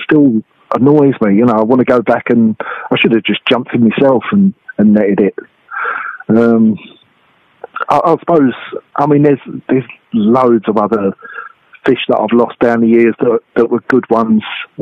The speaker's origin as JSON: {"language": "English", "region": "South East England", "country": "United Kingdom", "tie": "born or raised there", "said": "You know, I was born and brought up in the Darent Valley"}